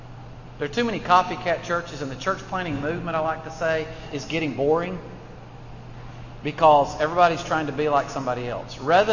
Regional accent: Birmingham, Alabama, United States; now in Atlanta, United States; Actually, I'm from Birmingham, Alabama, and I moved in 1999 to Atlanta to start a new church.

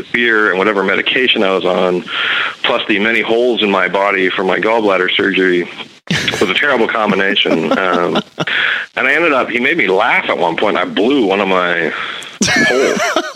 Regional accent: Canada; I'm from Canada

